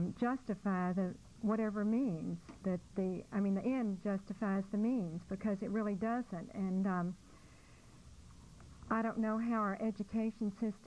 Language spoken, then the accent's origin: English; Austin, Texas, United States; I'm from Austin